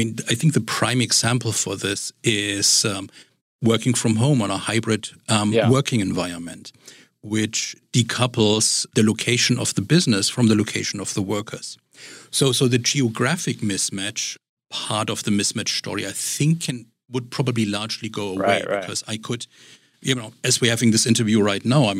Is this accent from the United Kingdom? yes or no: no; Germany; now in United States; my background is in Germany and growing up in Germany